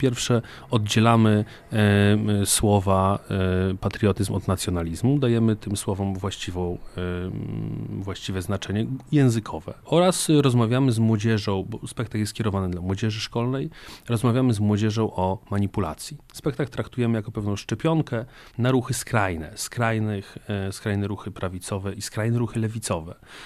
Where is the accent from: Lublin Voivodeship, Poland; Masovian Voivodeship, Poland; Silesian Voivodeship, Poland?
Lublin Voivodeship, Poland; Zwierzyniec; sam pochodzę ze Zwierzyńca i Zamość jest mi bardzo bliskim miastem